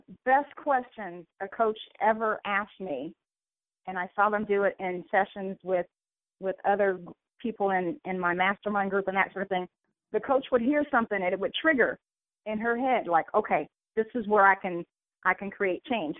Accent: Midwest, United States; my backstory is, you know, I grew up in the Midwest

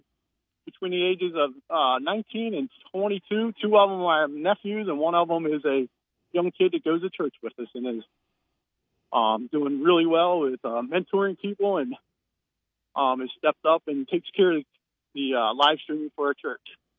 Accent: Glen Burnie, Maryland, United States; I hail from the Glen Burnie, Maryland.

